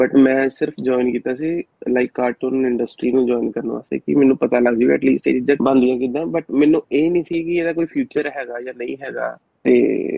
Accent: Jalandhar, Punjab, India; moved away as an adult; now in Australia; ਮੈਂ ਪੰਜਾਬ ਤੋਂ ਹੈਗਾ, ਜਲੰਧਰ ਤੋਂ, ਜਲੰਧਰ ਸੰਤਨਗਰ ਤੋਂ, ਸੰਤਨਗਰ ਰਹਿੰਦਾ ਸੀਗਾ। ਫਿਰ ਮੈਂ 2018 ਚ ਮੈਂ ਆਸਟ੍ਰੇਲੀਆ ਆ ਗਿਆ ਸੀਗਾ

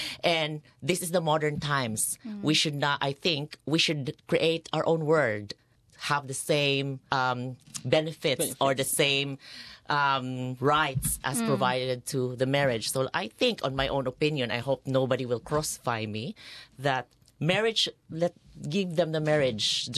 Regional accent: Cebu, Central Visayas, Philippines; But we were childhood friends. We've known each other. We're from Cebu. So we've been friends since we were 15 years old.

